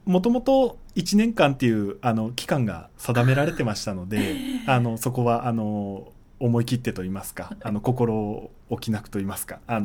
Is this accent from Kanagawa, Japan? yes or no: yes; Sagamihara, Kanagawa, Japan; ずっと相模原で育ってきましたので、地元で、仕事がしたいなというところもありまして